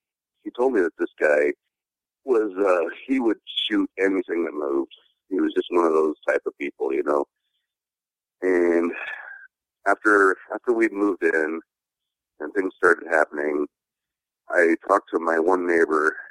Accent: Northwest, United States; And growing up in the Northwest, it's like, you know, I heard a lot of stories

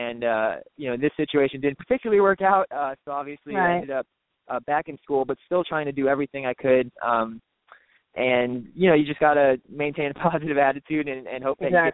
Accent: Fort Lauderdale, Florida, United States; The Sun Sentinel newspaper down in Fort Lauderdale, which is my hometown

